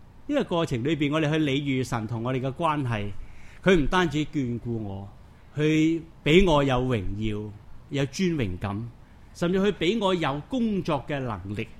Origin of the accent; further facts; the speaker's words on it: China; 我们中国人经常说一句话，就是做个行业那行